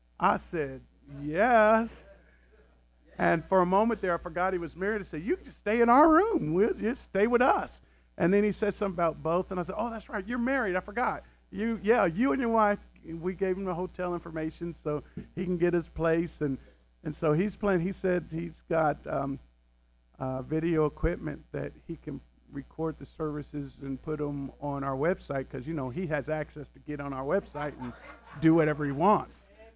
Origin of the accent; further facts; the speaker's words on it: Dayton, Ohio, United States; I never would have dreamed that a little boy born and raised in Dayton, Ohio, would be going around the world preaching in other countries. I never thought I'd even leave Dayton.